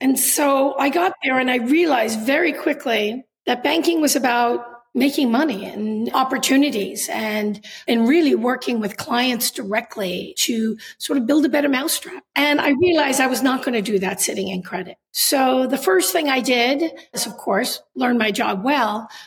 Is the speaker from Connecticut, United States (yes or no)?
no; Queens, New York, United States; also born or lived in Staten Island; So actually, I grew up in Queens. And then, yeah, Regal Park, Queens, if you're really interested in detail.